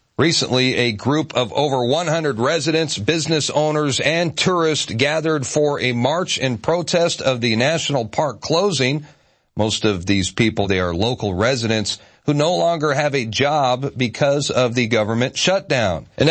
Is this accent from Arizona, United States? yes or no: yes; Arizona, United States; And, you know, I grew up in Arizona, and I could tell you firsthand